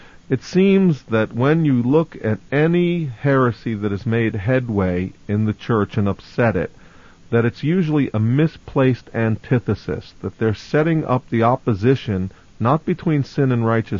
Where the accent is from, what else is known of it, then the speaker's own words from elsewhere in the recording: Brooklyn, New York, United States; from Brooklyn, New York, pastor of Messiah's Congregation.